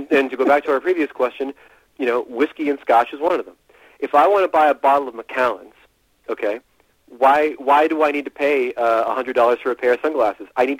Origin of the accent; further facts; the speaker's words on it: New Jersey, United States; I grew up in Jersey, so I'm a Devils fan.